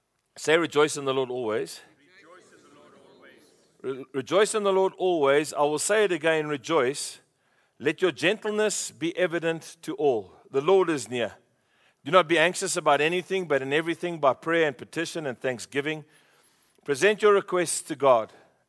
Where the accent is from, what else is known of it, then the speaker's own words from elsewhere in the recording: Free State, South Africa; I grew up in the Free State on cold food. You grew up in an Indian home, I grew up in a white home.